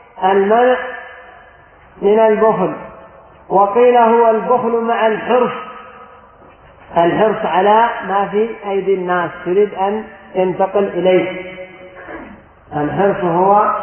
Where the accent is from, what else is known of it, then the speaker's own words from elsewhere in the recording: Yemen; وعندنا في اليمن ربما يظلم الشخص فيعرقل محافظة كاملة